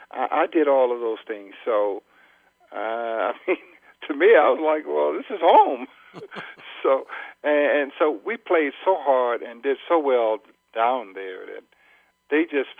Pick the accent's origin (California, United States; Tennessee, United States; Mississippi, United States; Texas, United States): Mississippi, United States; moved away; Well, you know, when I came up from Mississippi, I was t- taught to read everything